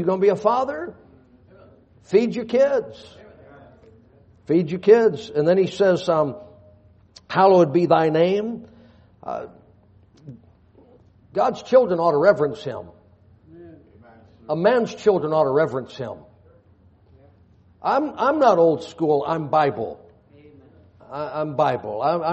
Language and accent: English; United States; born there; I know I was born in America. I know I had good parents.